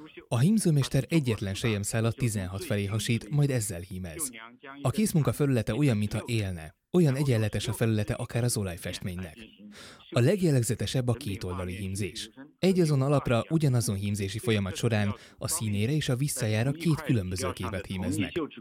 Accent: Suzhou, Jiangsu, China; Hungarian is a second language; Ilyenkor mindig nagyon büszkén mondom el, hogy az én szülővárosom Suzhou éppen ott van.

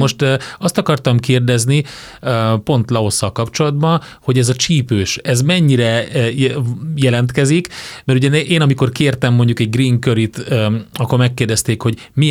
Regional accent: Hungary; azért mi magyarok vagyunk, kóstoljuk meg

